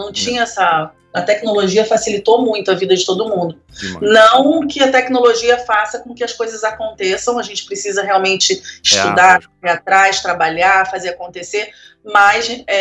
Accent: Porto Alegre, Rio Grande do Sul, Brazil; Eu sou de Porto Alegre, nasci no Hospital Moinhos de Vento.

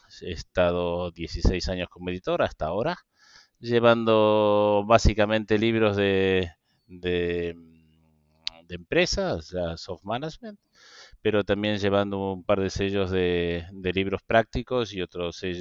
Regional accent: Argentina; moved away as an adult; yo llegué de Argentina en el año 2002.

